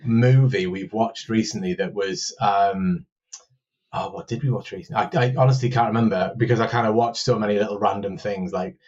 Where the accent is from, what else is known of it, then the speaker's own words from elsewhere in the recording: North East England, United Kingdom; I used to live in Teesside, where I'm originally from, which is kind of somewhere between Newcastl